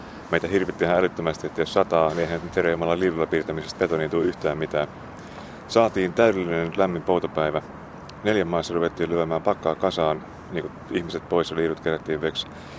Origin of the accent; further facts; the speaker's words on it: Jalasjärvi, South Ostrobothnia, Finland; now in Kymenlaakso, Finland; mä oon alun perin kotoisin Etelä-Pohjanmaalta Jalasjärveltä. Ja oon jotenkin valunnut tänne Kaakkois-Suomeen tai Itä-Suomeen